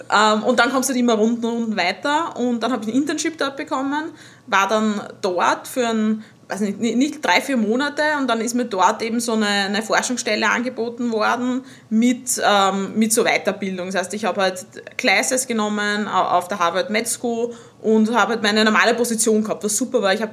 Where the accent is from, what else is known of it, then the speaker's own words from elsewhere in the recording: Austria; also born or lived in Sweden / Amsterdam; Also ich bin gebürtige Österreicherin, man hört es wahrscheinlich.